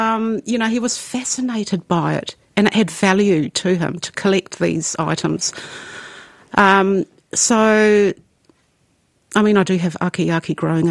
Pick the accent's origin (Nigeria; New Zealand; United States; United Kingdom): New Zealand; Wellington; now in Carterton, New Zealand; from Carterton, originally from Wellington and have been in the Wairarapa for 11 years now.